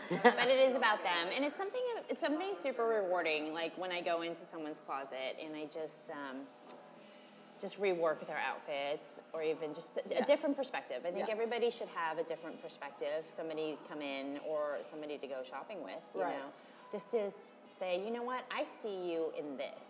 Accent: San Francisco, California, United States; I grew up in San Francisco, so I never really left. I'm totally local.

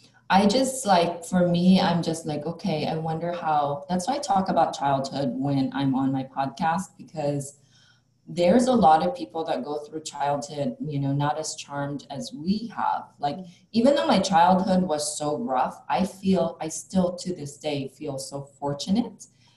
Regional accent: Philippines; English is a second language; now in United States; Like, when I came from the Philippines to America, I'd ride the public transit, you know, I'd ride the bus.

